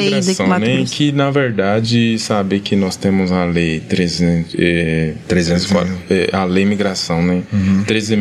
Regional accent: Haiti; sou do Haiti

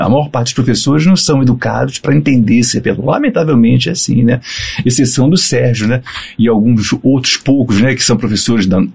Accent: Rio de Janeiro, Brazil; Eu sou carioca.

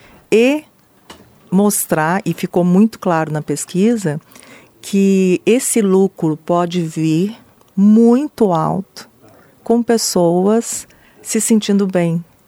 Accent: Cuiabá, Mato Grosso, Brazil; Eu sou cuiabana... Amo minha cidade, amo minha terra, minha família é daqui.

